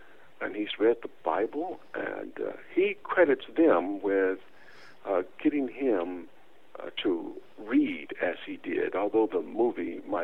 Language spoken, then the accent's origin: English; Los Angeles, California, United States; I'm from South Central LA, you know.